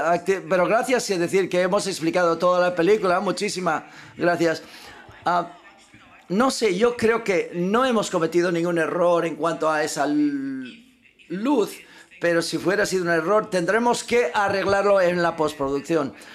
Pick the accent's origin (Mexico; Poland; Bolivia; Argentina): Poland; librarme un poco de Polonia también y los problemas a los cuales nos enfrentamos en mi país.